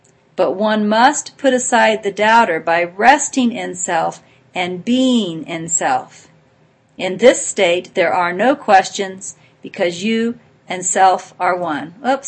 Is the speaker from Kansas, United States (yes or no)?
yes; Coffeyville, Kansas, United States; born there; I was born in Coffeyville, Kansas.